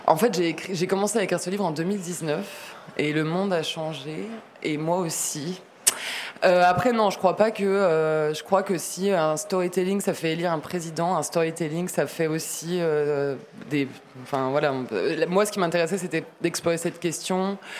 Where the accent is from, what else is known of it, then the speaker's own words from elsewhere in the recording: France; Moi, je viens des classes moyennes, de la France rurale